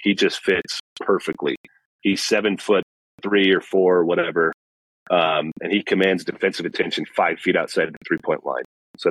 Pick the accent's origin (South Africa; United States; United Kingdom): United States; Wyoming; I'm born and raised in Wyoming, went to law school here, and I think I'm about the only national sports media person who calls this home.